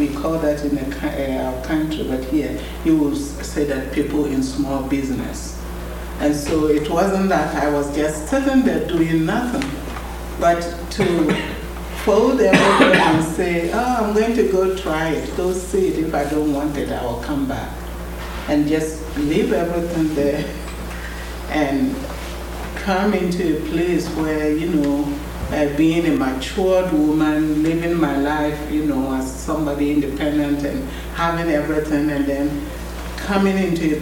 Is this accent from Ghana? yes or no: yes; Ghana; moved away as an adult; And that's all I came with from Ghana. I just left all my belongings and I said, I'm going to go and try. If I don't like it, I'm coming back.